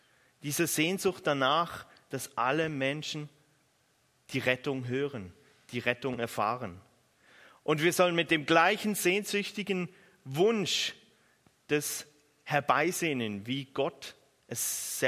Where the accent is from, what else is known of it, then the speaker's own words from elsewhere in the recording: Switzerland; Ich bin ja Schweizer